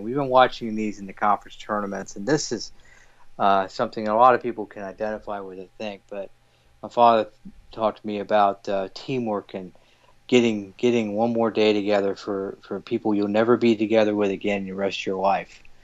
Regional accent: West Palm Beach, Florida, United States; Going back to my hometown of West Palm Beach here in a couple of days.

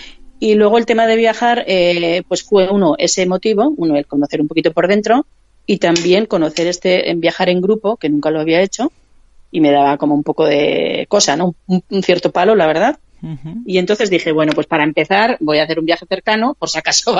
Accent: Vitoria, Basque Country, Spain; como el viaje organizado venía desde Madrid a Logroño, yo soy de Vitoria, pues me desplacé en autobús.

